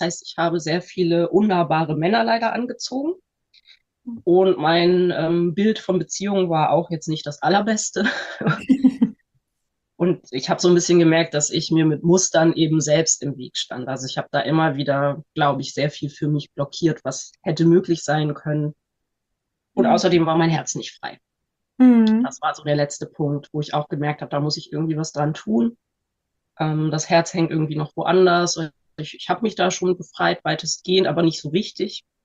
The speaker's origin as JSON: {"language": "German", "region": "Northern Germany", "country": "Germany", "said": "ich bin 41 und ich bin aus Norddeutschland"}